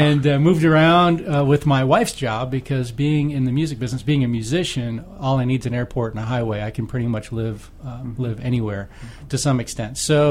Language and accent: English; Tampa, Florida, United States; also born or lived in Montreal, Canada; Well, I was born in Montreal, Canada. I'm still a Canadian citizen. I guess when I was about 7 or 8, my mom remarried, married an American, and moved us down here to Tampa.